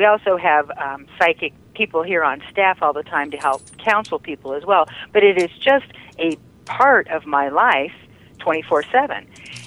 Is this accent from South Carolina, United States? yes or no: no; Tulsa, Oklahoma, United States; Every once in a while, you're going to probably hear a y'all out of me, but was born and raised in Tulsa.